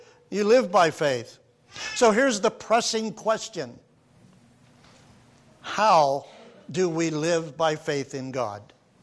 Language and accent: English; United States; Those of us that have grown up and born and raised in the United States, where we live in a country where rugged individualism is so powerful